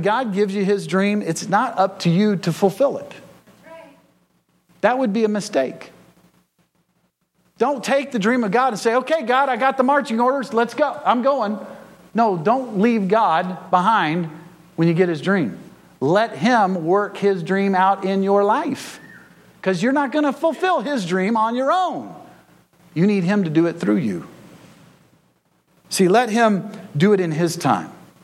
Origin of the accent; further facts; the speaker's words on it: Florida, United States; now in Oregon, United States; I'm from Florida. That's as far away as you can get.